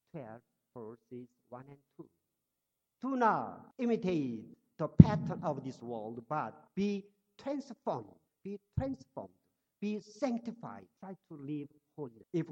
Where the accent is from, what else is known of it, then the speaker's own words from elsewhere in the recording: Yichang, Hubei, China; I was born in 1952, and then I was born again in 1968 at one church of Nazareth in my hometown, Yichang.